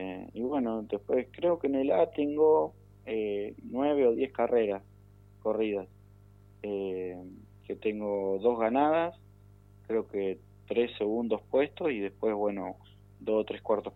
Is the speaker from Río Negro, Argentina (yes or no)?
no; Coronel Pringles, Buenos Aires Province, Argentina; Nací en Buenos Aires y me crié en Pringles.